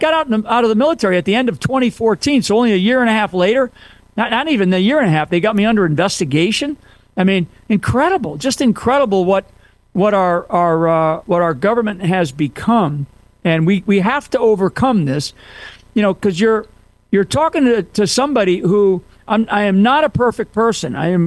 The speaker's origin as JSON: {"language": "English", "country": "United States", "said": "it's out of love that why we, as an American soldier, why we go overseas and fight."}